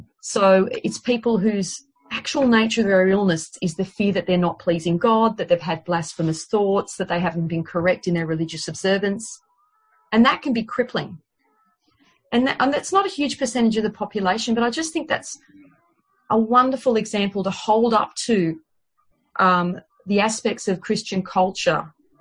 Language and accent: English; Australia; the bread and butter work of working with fear as an Australian when you're offering counselling